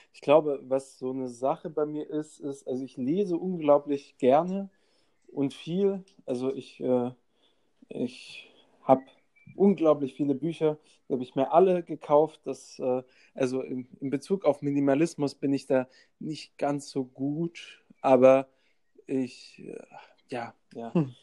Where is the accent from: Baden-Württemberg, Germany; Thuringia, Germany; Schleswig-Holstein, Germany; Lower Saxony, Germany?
Baden-Württemberg, Germany; now in Dortmund, Germany; Also wir kommen beide aus der Nähe von Tübingen. Und ich wohne mittlerweile in Dortmund